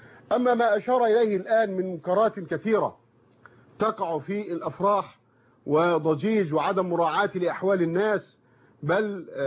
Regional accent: Egypt; وإنما هي حتى موجودة عندنا في مصر

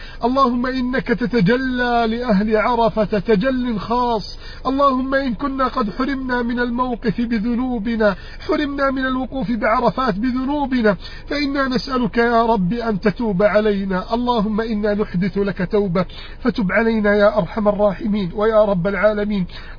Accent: Egypt

